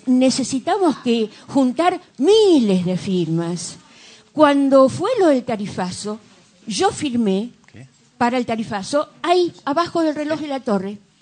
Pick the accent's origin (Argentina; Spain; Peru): Argentina; Señores, somos los argentinos del 1810.